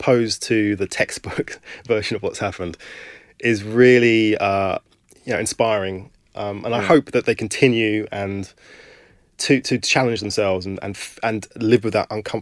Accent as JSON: {"language": "English", "region": "London", "country": "United Kingdom", "said": "I remember someone asking me, where am I from? And I said, I'm from London. I go, no, but where are you really from? I was born in Camberwell."}